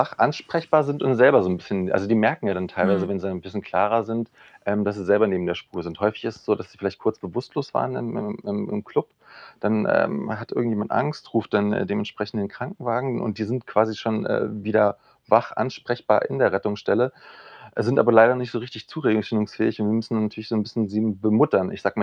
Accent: Berlin, Germany; ich bin in Berlin geboren, groß geworden

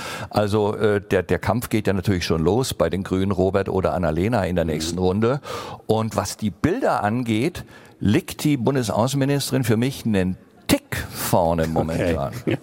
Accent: Nürtingen, Baden-Württemberg, Germany; Er kommt aus Bad Urach, 12 Kilometer von Nürtingen entfernt, wo ich aufgewachsen bin.

